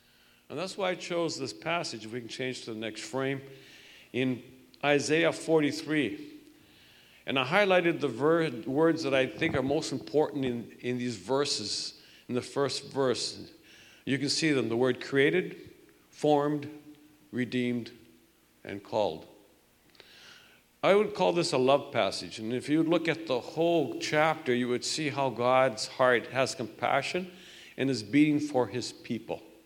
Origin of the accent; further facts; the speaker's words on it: Winnipeg, Manitoba, Canada; Well, I grew up in Winnipeg.